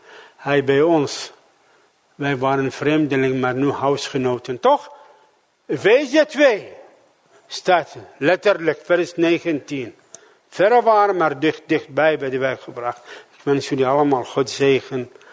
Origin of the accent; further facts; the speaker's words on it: Iraq; Dutch is a second language; now in Netherlands; Waar kom ik vandaan? Ik kom uit Irak, mijn vrouw komt uit Iran.